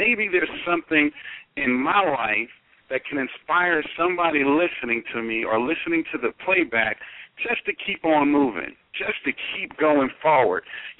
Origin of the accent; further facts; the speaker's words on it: New York City, New York, United States; I was born in the Bronx while it was the murder capital of the world, the youngest of four children to a single parent